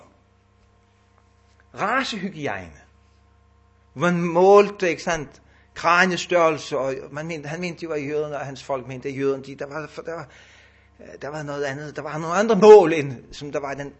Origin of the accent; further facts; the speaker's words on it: Capital Region of Denmark, Denmark; Ja, undskyld, jeg kommer fra Bornholm, der må man godt sige sådan.